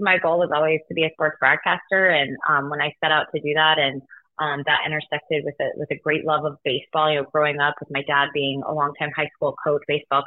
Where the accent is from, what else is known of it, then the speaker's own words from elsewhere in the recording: Denver, Colorado, United States; by the time I stepped foot back in my hometown in Denver, Colorado, to cover the Rockies starting in 2012.